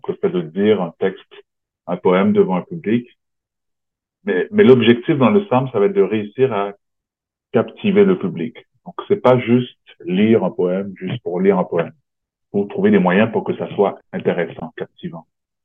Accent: Montreal, Quebec, Canada; born there; Moi, je suis né à Montréal

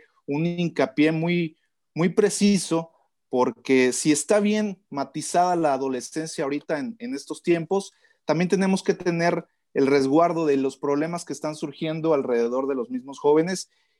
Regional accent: Tuxtla Gutiérrez, Chiapas, Mexico; yo soy originario de Tuxtla Gutiérrez. La verdad es que vengo de familia de bastante trabajo desde mis abuelos.

